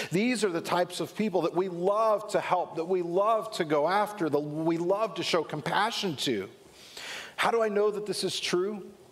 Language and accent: English; Long Beach, California, United States; we had a conference out in California back where I grew up in Long Beach